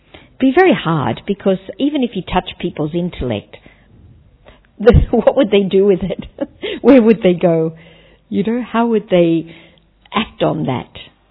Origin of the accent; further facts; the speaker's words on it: Australia; moved away as an adult; also born or lived in Asia; now in Taiwan; And I'm originally from Australia. I was serving in Asia for 30 years. I recently went back to Australia for 4 years, but probably I've been in Asia too long.